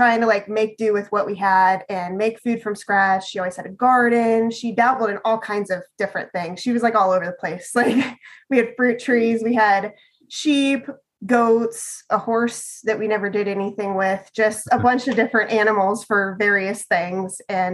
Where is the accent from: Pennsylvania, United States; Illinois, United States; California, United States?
Pennsylvania, United States; Well, I mean, I grew up in Pennsylvania, up in Northwest Pennsylvania. You know, I was pretty poor growing up.